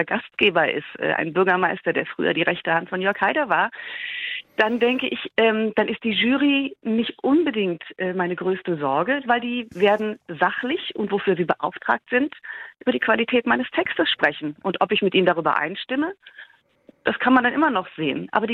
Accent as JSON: {"language": "German", "town": "Dessau", "region": "Saxony-Anhalt", "country": "Germany", "said": "Ich komme aus Dessau. In Dessau ist in Sachsen-Anhalt."}